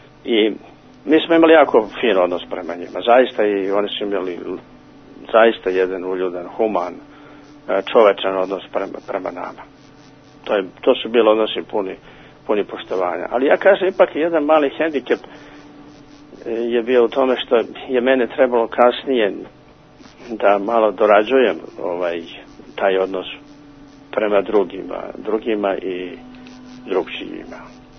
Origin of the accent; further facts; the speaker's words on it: Šumadija and Western Serbia, Serbia; rođen i odrastao u centru Šumadije, u celom mom prostoru, u mome zavičaju, nije bilo nikoga drugoga osim pravoslavnih Srba.